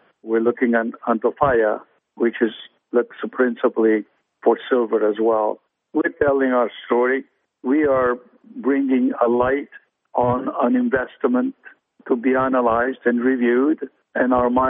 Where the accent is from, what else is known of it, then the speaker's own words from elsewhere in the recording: Argentina; I'm from Argentina.